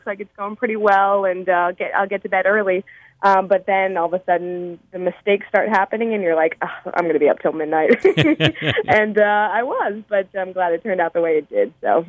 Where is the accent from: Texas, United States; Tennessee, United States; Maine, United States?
Maine, United States; Biddeford; the news station let me follow the sports route because I was from Biddeford, and I knew the Dumoulins, from my town